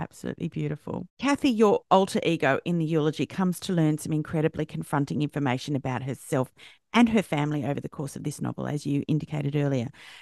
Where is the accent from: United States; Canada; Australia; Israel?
Australia; Oh, I am Australian and I identify as Australian, but my heritage is not Australian.